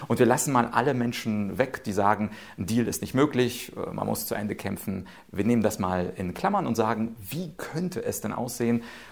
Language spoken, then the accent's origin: German; Ukraine; Das eine betrifft mein Heimatland, die Ukraine.